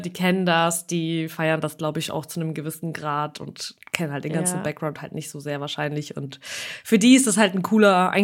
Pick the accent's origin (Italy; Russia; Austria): Russia; Weil wir kommen ja aus Russland und da ist dieses Image vielleicht auch nicht zu unbeliebt